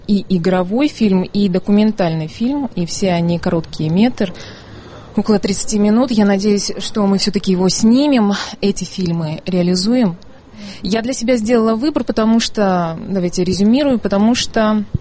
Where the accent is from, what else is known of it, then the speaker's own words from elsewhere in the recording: Kazakhstan; now in Moscow, Russia; я специально приехала в Москву. Я из Казахстана. Я приехала сюда учиться в Московской школе нового кино